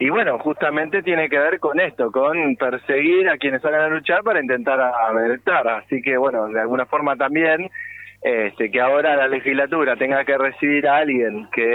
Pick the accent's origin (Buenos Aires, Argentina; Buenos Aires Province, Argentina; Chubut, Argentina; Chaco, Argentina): Chubut, Argentina; Puerto Madryn; Somos 16 de Madryn, Chubut. Madryn, Rawson y Trelew, pero somos varios en realidad los procesados en la provincia por luchar.